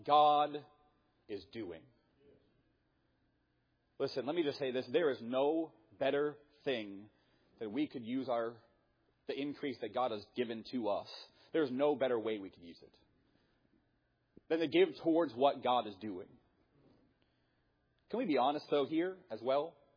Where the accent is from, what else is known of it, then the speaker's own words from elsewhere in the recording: Pennsylvania, United States; now in Ohio, United States; I'm from Pennsylvania. And this makes me laugh so much. Because when I was in Pennsylvania, you know what we would say?